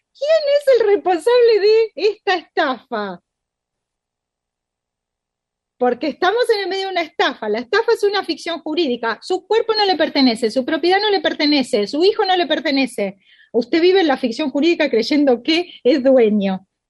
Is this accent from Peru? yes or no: no; Argentina; Ojo, nosotros somos argentinos.